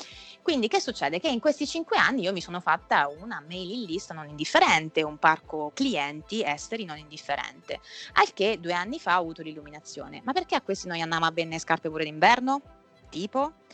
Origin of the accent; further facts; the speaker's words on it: Marche, Italy; Io, essendo marchigiana, vivo moltissimo di turismo estivo